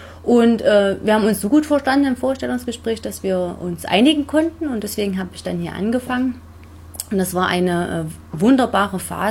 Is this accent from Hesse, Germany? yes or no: no; Saxony, Germany; Ja, ich bin eigentlich aus dem Vogtland.